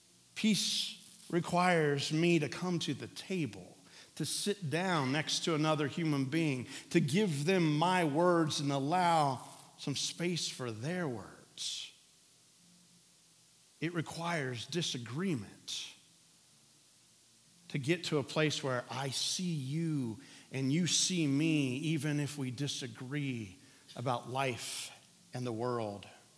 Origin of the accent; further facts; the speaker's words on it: Midwest, United States; I grew up in the Midwest.